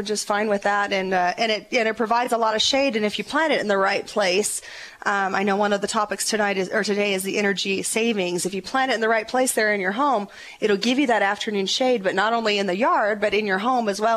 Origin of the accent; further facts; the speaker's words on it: Prescott, United States; We are from Prescott here and have been running a nursery and landscape company for 27 years.